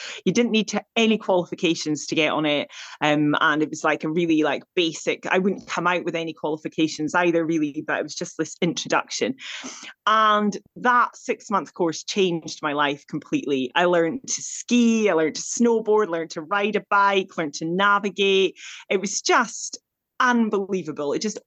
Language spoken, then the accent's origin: English; Scotland, United Kingdom; I'm from the Highlands of Scotland. So I have plenty, like we always had plenty of rivers to swim in, you know, close to the sea, close to mountains